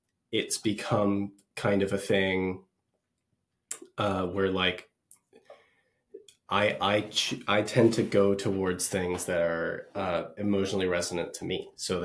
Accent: Dubai, United Arab Emirates; also born or lived in Singapore; because I grew up in Dubai, and I have a similar connection to some of the music in that was played in on the streets in Singapore.

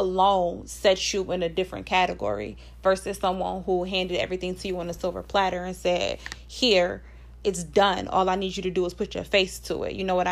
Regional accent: Buffalo, New York, United States; I don't even say I'm from Buffalo.

